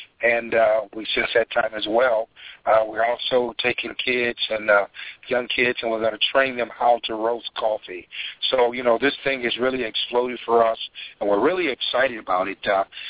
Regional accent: Houston, Texas, United States; also born or lived in Florida; Originally, I am from Houston, right. I've lived in Florida for 20-plus years, but I'm back in the city

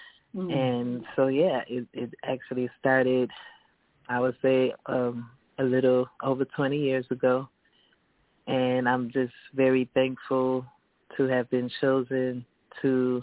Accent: Chicago, Illinois, United States; moved away as an adult; now in Atlanta, United States; I'm from Chicago. I was raised in Chicago. And I've been here in Atlanta throughout my adulthood.

